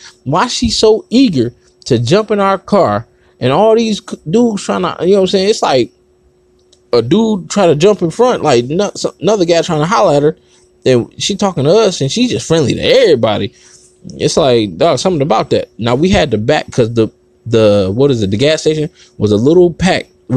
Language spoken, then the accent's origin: English; Detroit, Michigan, United States; I'm from Detroit.